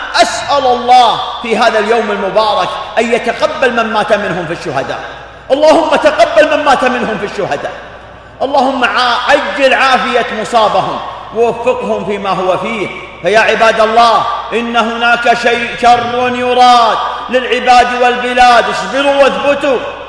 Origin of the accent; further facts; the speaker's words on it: Saudi Arabia; ونحن نعيش في بحبوحة في بلادنا المملكة العربية السعودية